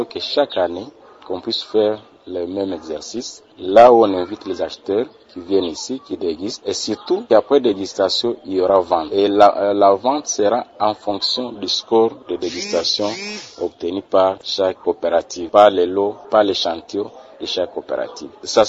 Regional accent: DR Congo; nous en tant que Congolais.

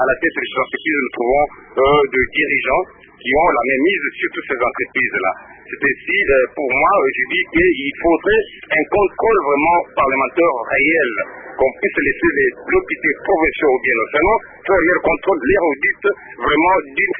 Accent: Mbuji-Mayi, Kasaï-Oriental, DR Congo; l'exemple d'ici chez nous en Bujimaï.

